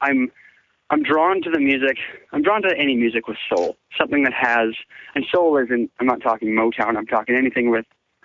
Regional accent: Canmore, Alberta, Canada; I grew up in Canmore, Alberta, which is in Canada, in the Rockies there, yeah. Right on, like, the border of BC and Alberta.

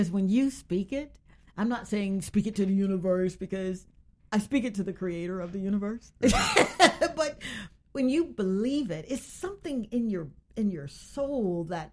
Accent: Yorkville, Mississippi, United States; But when I was a little girl growing up in Yorkville, Mississippi, that was for that dream of becoming a doctor was really something I dreamt

